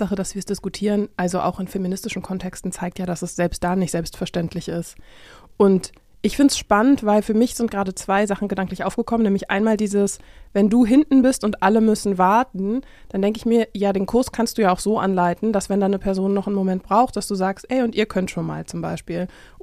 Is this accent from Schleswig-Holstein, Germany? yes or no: no; Berlin, Germany; ich bin ja in Berlin-Zehlendorf zur Schule gegangen und habe da Abi gemacht